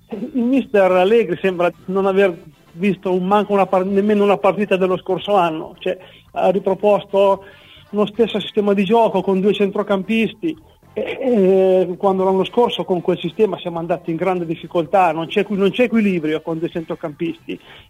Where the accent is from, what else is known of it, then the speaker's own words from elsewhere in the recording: Sant'Angelo in Vado, Marche, Italy; now in Senigallia, Italy; il mio paese natale è Sant'Angelo in Vado, nell'Alto Montefeltro.